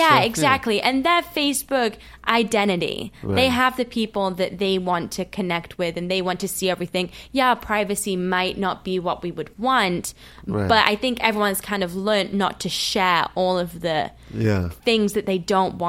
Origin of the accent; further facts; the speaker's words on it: Sheffield, Yorkshire and the Humber, United Kingdom; now in Los Angeles, United States; it's really cool that we grew up together in Sheffield in England, like weird part, you know, a random part of England, and now you're living in LA working in Hollywood.